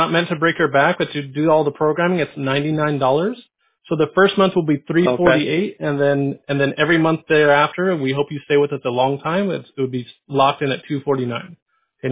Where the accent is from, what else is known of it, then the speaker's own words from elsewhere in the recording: San Diego, California, United States; I went to school up in Berkeley, and I grew up in San Diego.